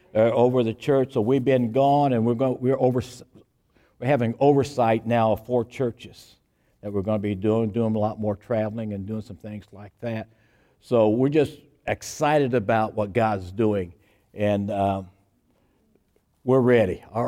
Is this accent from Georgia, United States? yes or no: yes; Flowery Branch, Georgia, United States; I'm from Flowery Branch, Georgia.